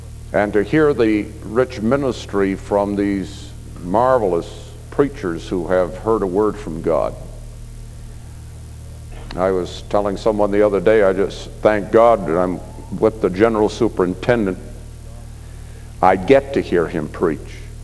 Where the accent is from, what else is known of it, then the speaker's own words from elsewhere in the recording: Maine, United States; also born or lived in Halifax, Canada; I was born in Canada, Halifax, Nova Scotia, Canada. It makes me a Haligonian. And I was raised in Maine, where they grow tall pine trees but short crab trees.